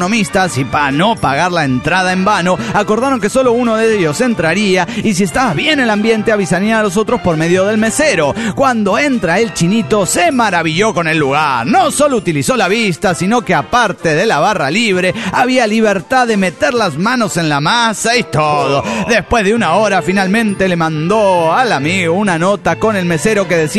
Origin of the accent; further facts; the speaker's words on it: Los Cabos, Baja California Sur, Mexico; de los Cabos, Baja California.